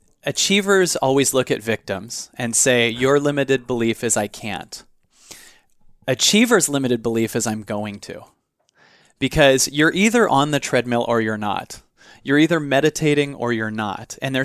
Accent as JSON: {"language": "English", "town": "Seattle", "region": "Washington", "country": "United States", "tie": "born or raised there", "said": "In Seattle. I grew up in Seattle."}